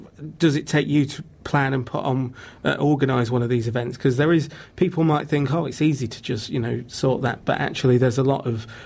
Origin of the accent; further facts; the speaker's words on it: Barnsley, Yorkshire and the Humber, United Kingdom; of course, residing from my hometown of Barnsley.